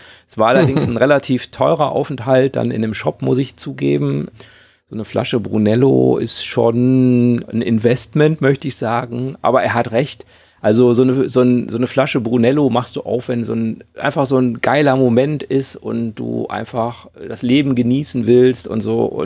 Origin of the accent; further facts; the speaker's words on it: North Rhine-Westphalia, Germany; Wir kommen ja aus Nordrhein-Westfalen und bis in die Toskana ist für uns zu weit in einem Rutsch.